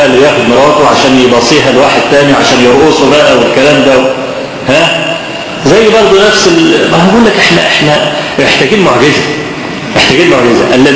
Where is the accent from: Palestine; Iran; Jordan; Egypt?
Egypt; Kafr El Sheikh Governorate; وزعلانين جدا جدا ان عندنا في كفر الشيخ